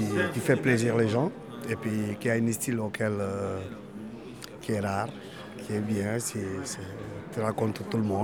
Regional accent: Dakar, Senegal; now in Spain; Je suis de Dakar.

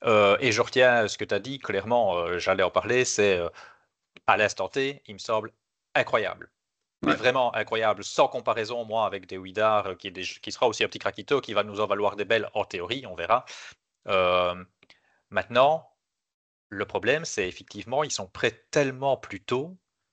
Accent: Belgium; peut-être nous en tant que Belges

